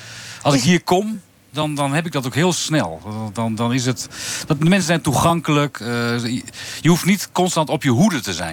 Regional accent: Groenlo, Gelderland, Netherlands; Mijn achterhoekse leven, toen ik bier begon te drinken, was ik hier al weg.

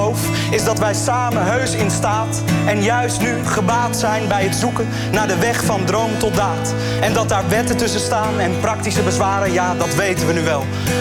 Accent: Almere, Flevoland, Netherlands; Ik ben opgegroeid in Almere en dat is voor niemand leuk...

